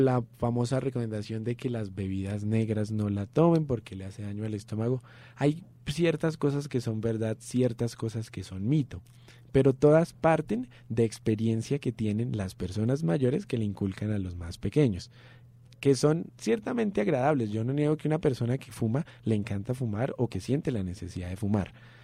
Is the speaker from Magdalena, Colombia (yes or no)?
no; Boyacá, Colombia; Y mi primo también es de Boyacá